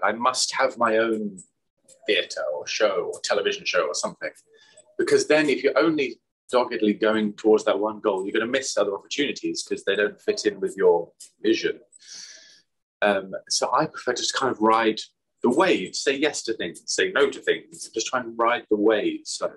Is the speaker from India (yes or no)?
no; United Kingdom; It's slightly confusing as a Brit.